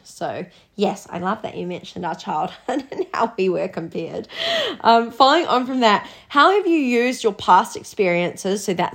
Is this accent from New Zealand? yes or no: yes; Blenheim, Marlborough, New Zealand; even the newspapers back where we grew up in Blenheim